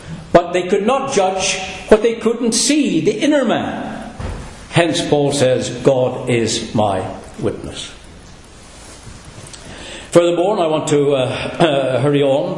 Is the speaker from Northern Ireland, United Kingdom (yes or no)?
yes; Northern Ireland, United Kingdom; I came from Northern Ireland.